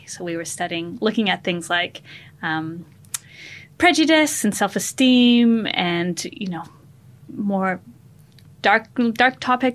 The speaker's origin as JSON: {"language": "English", "country": "Canada", "moved": "as an adult", "lives_now": "New Zealand", "said": "So I came over to New Zealand many years ago to do my final year of undergrad and to go rock climbing. I'm originally from Canada."}